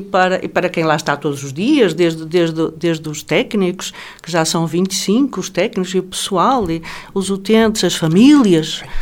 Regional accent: Arcos de Valdevez, Norte, Portugal; eu até sou de Arcos Valdevez, portanto, é um bocadinho longe para vir cá.

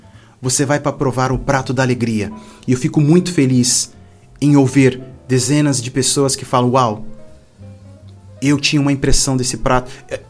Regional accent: Brazil; now in Portugal; Eu sou brasileiro, mas muitas das vezes não puxo sardinha para o meu país de buscar produtos lá.

